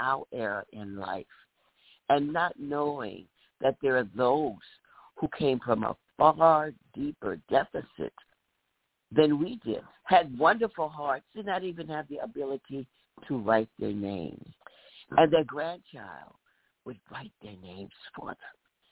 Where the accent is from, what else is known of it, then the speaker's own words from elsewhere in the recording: New Orleans, Louisiana, United States; now in Chicago, United States; And I'm from New Orleans. New Orleans was like the slave capital of the United States.